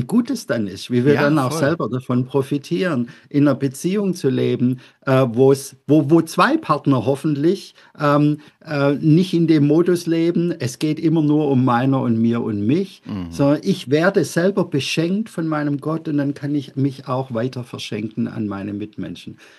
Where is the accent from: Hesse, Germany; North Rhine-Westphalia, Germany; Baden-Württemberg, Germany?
Baden-Württemberg, Germany; Also im Schwäbisch, ich bin ja Schwabe, wir sagen, ha, jeder muss halt sein Kreuz tragen.